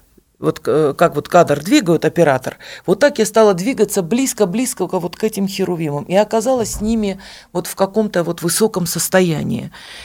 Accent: Yerevan, Armenia; Я сама из Еревана, у меня мама сибирячка, вот, она замуж вышла за армянина, жили мы в Ереване

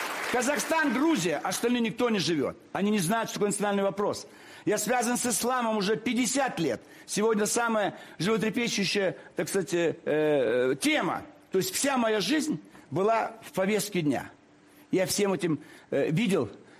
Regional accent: Moscow, Russia; А я, молодой лейтенант из Москвы

